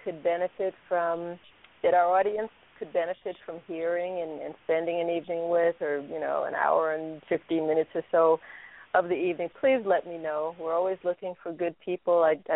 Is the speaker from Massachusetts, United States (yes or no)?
no; New York, United States; I can't sound like I grew up in the Midwest when I grew up in New York.